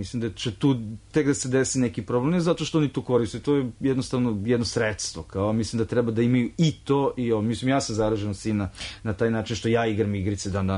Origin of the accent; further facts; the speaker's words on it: Serbia; ja sam iz Srbije